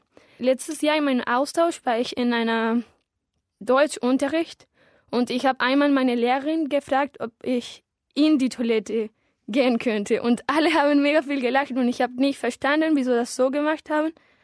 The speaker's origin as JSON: {"language": "German", "town": "Barranquilla", "region": "Atlántico", "country": "Colombia", "second_language": "German", "said": "Ich komme aus Barranquilla, das liegt in Kolumbien. Ich bin im Jahr 1997 geboren."}